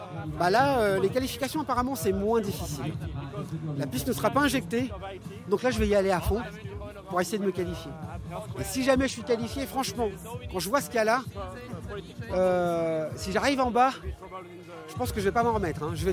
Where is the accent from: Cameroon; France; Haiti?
Haiti; Bah oui, je suis haïtien.